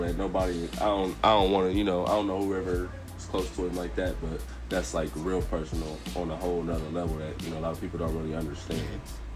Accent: Columbus, Ohio, United States; So I grew up in Columbus, so besides that, I was like, oh, it's pretty lit, you know?

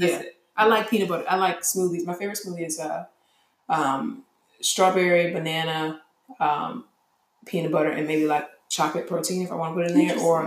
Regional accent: Georgia, United States; I'm from Georgia, so a fruit bowl from Publix.

